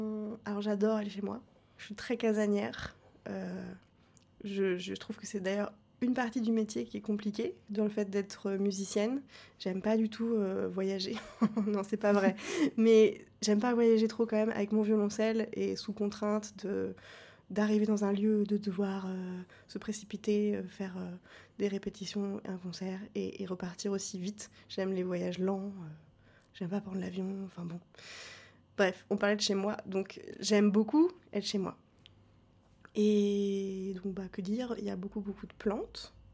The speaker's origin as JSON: {"language": "French", "town": "Le Havre", "region": "Normandy", "country": "France", "said": "Moi, je venais du Havre."}